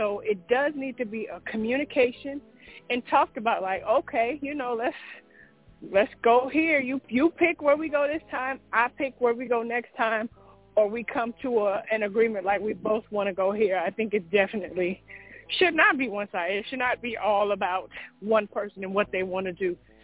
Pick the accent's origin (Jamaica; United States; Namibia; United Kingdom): United States; West Coast; even more so because I'm from the West Coast. On the East Coast, this is an aggressive culture here, more so than where I come from.